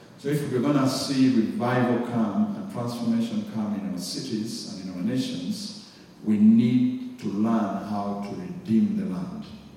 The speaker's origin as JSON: {"language": "English", "country": "Uganda", "lives_now": "Kenya", "said": "I come from Kenya. But I'm Ugandan, but the Lord sent me in the year 2000."}